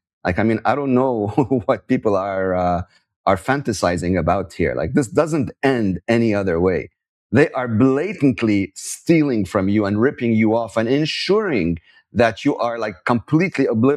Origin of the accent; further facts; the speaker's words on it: India; as an Indian citizen, I would highly recommend you save yourself and ignore these people